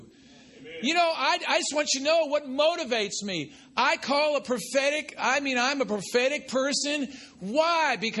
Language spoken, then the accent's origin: English; New York, United States; now in Martinsville, United States; You got to understand, I'm from New York. We don't know where anything is besides New York.